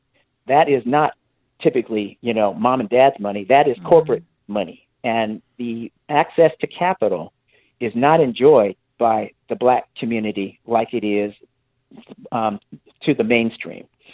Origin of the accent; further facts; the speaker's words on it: California, United States; But it absolutely made me uncomfortable because here I am growing up in Northern California in the Bay Area.